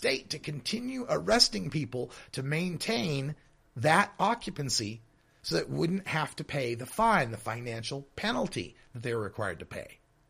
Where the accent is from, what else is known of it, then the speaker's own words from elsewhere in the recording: Idaho, United States; In my home state of Idaho, the private prison that the contract that they had there required that the state keep a 90% occupancy rate